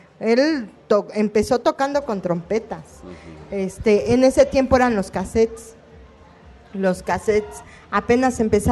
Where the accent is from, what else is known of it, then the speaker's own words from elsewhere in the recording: Tacuba, Mexico City, Mexico; nosotros somos del barrio de la Huichapan, somos de Tacuba.